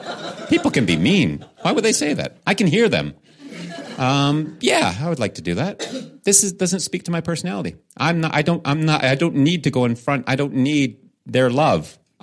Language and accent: English; Canada; That's that was plan A, EH, because I'm Canadian.